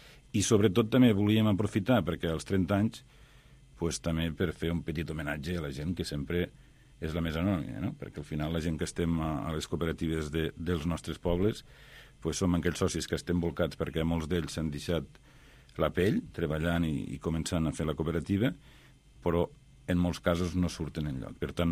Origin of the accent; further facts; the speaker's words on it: Corbera, Catalonia, Spain; jo sí que sóc de Corbera, no? I com a veí del poble